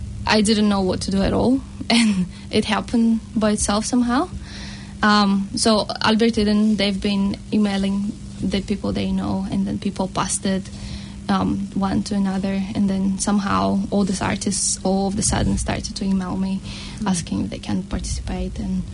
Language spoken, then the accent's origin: English; Almaty, Kazakhstan; I grew up in Kazakhstan, and I'm from Almaty